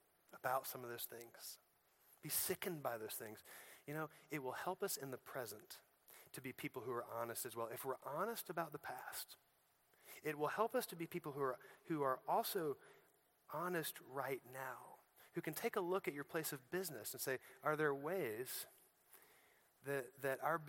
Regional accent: Illinois, United States; moved away; when I had been gone from Illinois for about 10 years, I was in Florida

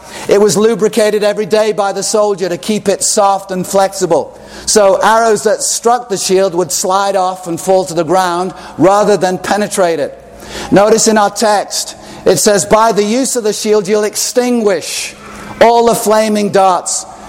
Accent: Chester, North West England, United Kingdom; I come from Chester in the north of now what is called England.

